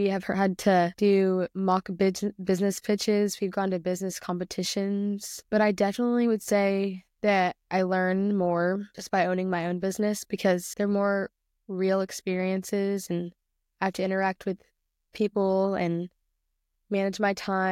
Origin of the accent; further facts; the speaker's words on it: Fort Worth, Texas, United States; I'm from Fort Worth, Texas, and I'm a senior at Arlington Heights High School